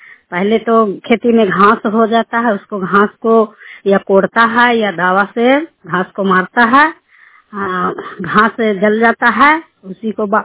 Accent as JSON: {"language": "Hindi", "town": "Barkha Jama", "country": "India", "said": "मैं बरखा जमा के रहने वाला हूँ, ब्लॉक नुसरा, थाना भी नुसरा है।"}